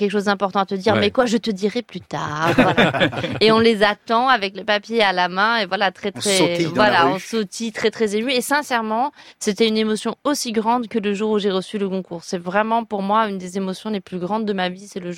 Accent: Morocco; moi, j'ai grandi au Maroc, mais effectivement dans un milieu assez bourgeois, très francophone, très très protégé.

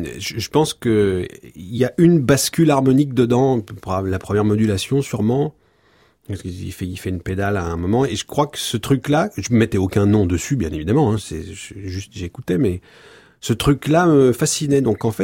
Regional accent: Lyon, Auvergne-Rhône-Alpes, France; mes parents étaient comédiens, je suis lyonnais. Et comme mes parents étaient en tournée, ma mère était beaucoup en tournée, j'ai été élevé un peu à moitié chez les Italiens du quartier de Gerland. Donc j'étais entre les ouvriers italiens, espagnols

